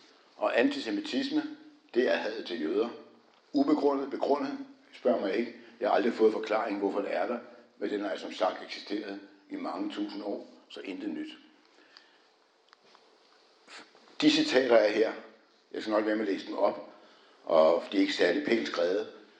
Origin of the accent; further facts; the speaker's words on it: Copenhagen, Capital Region of Denmark, Denmark; born there; det ved jeg sådan set, hvad du mener, fordi jeg er født på Nørrebro